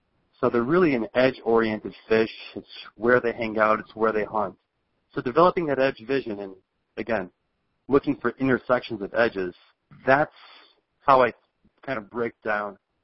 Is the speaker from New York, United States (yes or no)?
no; Chicago, Illinois, United States; I grew up a devotee of In Fisherman magazine as a kid growing up in the Chicagoland area